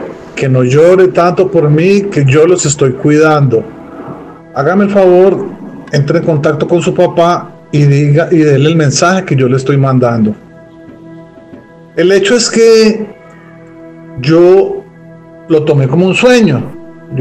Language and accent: Spanish; Colombia; now in Brazil; un saludo desde Brasil. Saludos. Soy un colombiano que vive aquí en este país hace ya unos 10 años aproximadamente